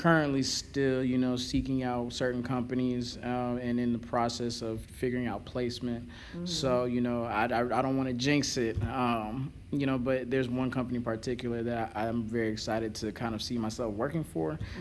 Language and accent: English; Virginia, United States; Virginia.